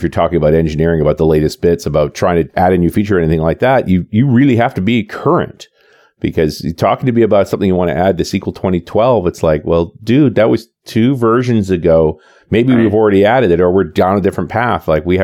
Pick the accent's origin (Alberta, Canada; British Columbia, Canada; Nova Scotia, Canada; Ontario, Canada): British Columbia, Canada; Vancouver; Hey, I'm from Vancouver, man. I was friends with the Crystal Report guys.